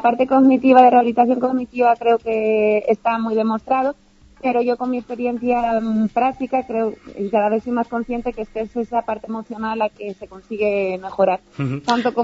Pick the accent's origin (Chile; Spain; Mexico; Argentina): Spain; Madrid, Community of Madrid; en grandes ciudades, por ejemplo en Madrid, bueno, yo soy de Madrid, no se consiguen